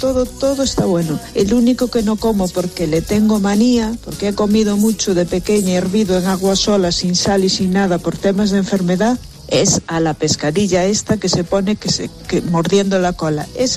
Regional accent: Galicia, Spain; Como buena gallega que soy

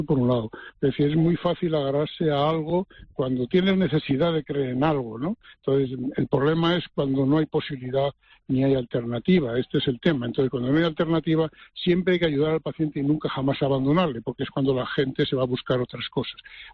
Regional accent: Aranjuez, Community of Madrid, Spain; No, ya estoy en mi tierra, yo vivo en Aranjuez

